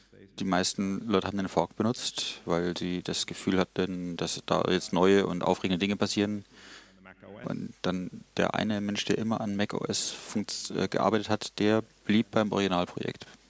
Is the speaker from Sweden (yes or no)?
yes; Sweden; ich bin Schwede und ich glaube, also man sagt uns nach, dass wir immer einheitliche, einstimmige Entscheidungen wollen.